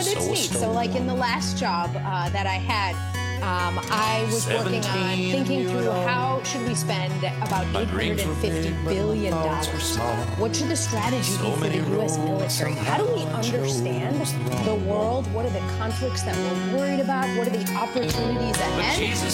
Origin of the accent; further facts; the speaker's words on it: Milwaukee, Wisconsin, United States; Absolutely. I grew up in Wisconsin. I went to Nicolet. I am Milwaukee. A bunch of my family is still there.